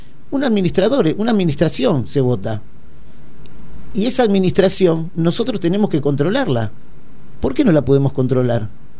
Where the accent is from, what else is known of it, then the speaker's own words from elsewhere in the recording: Argentina; Acá tenemos que entender los argentinos que nosotros somos los dueños del Estado